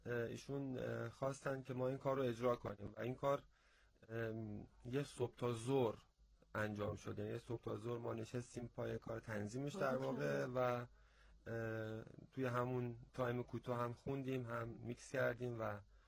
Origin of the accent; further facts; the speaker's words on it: Abadan, Khuzestan, Iran; خب ما آبادان بزرگ شدیم دیگه.